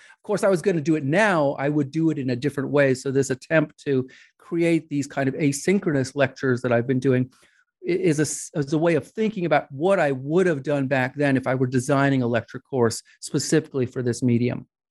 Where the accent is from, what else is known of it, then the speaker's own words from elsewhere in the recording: New York, United States; It wasn't a subject that we studied. I grew up in New York.